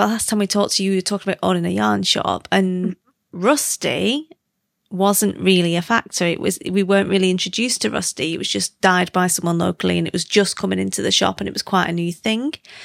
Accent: South Africa; accent: South African; It's almost as bad as my South African accent.

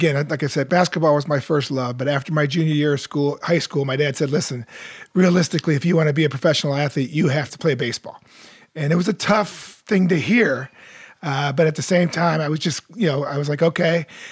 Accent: Cincinnati, Ohio, United States; as a kid growing up in Cincinnati, Ohio, I loved basketball. It was my first love.

